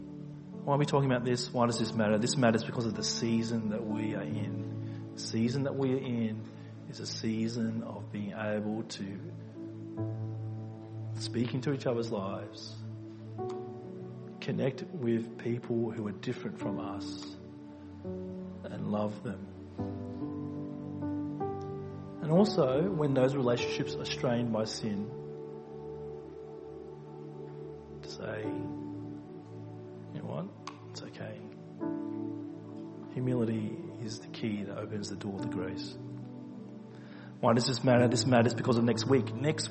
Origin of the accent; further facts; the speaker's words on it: Australia; I'm Aussie. I'm half Aussie. I mean, I'm culturally fully Aussie, but, you know, genetically half Aussie.